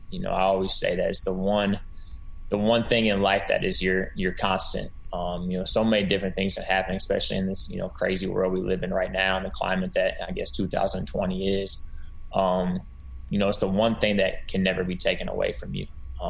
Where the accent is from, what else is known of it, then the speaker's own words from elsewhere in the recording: Oxford, Ohio, United States; I grew up in a small town just north of Cincinnati, Ohio, called Oxford, Ohio.